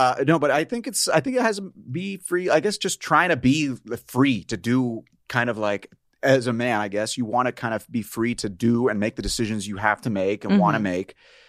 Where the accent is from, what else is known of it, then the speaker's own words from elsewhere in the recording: Tampa, Florida, United States; Okay, so I grew up in Tampa, good old Tampa, Florida.